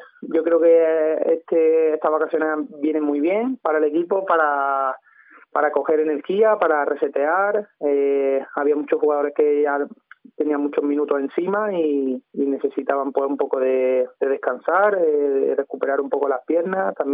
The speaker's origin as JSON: {"language": "Spanish", "town": "Puente Genil", "region": "Andalusia", "country": "Spain", "tie": "born or raised there", "said": "van a ser 12 años consecutivos aquí disfrutando del fútbol en mi pueblo, en Puente Genil."}